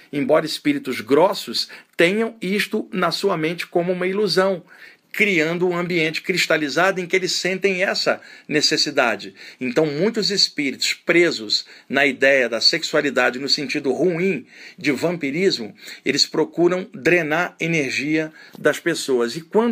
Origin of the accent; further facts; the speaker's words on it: Duque de Caxias, Rio de Janeiro, Brazil; quando eu tinha acho que 6 para 7 anos, a minha família se mudou para Duque de Caxias, na Baixada Fluminense, onde eu cresci na Vila São José. E ali era um bairro humilde